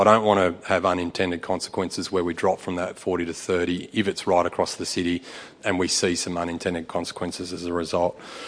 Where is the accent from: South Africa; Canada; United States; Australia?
Australia; Mildura, Victoria; I don't come from the suburbs, I come from Mildura, so even further afield.